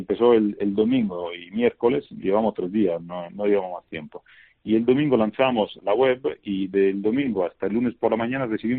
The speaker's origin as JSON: {"language": "Spanish", "country": "Italy", "second_language": "Spanish", "moved": "yes", "lives_now": "Spain", "said": "Yo soy italiano, creo que del acento no hace falta que lo explique."}